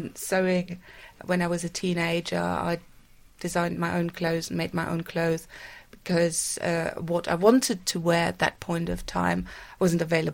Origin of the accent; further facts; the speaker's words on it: Bad Homburg, Hesse, Germany; English is a second language; In a small town near Frankfurt. The small town is called Bad Homburg.